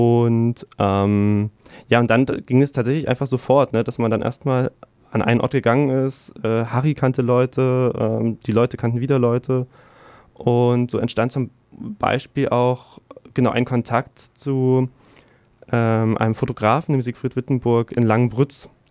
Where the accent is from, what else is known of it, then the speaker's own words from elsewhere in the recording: Leipzig, Saxony, Germany; Ich komme aus Leipzig, hatte angefangen zu recherchieren, wie man das so macht mit dem Internet und so weiter.